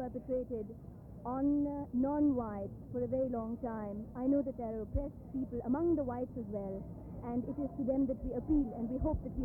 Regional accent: Pakistan; now in New York, United States; I'm a Pakistani, and as such, I identify with the people of Asia, Africa, oppressed people all over the world. I live and work here in New York

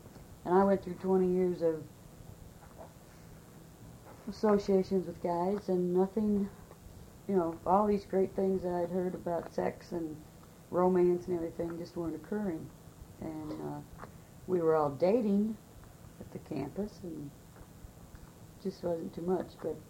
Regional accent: Midwest, United States; No, I'm a Midwesterner.

